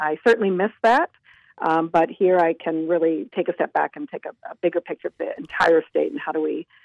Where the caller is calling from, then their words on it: Anchorage, Alaska, United States; I am calling in from Anchorage, Alaska. That's where I work in the state building, right on 7th Street.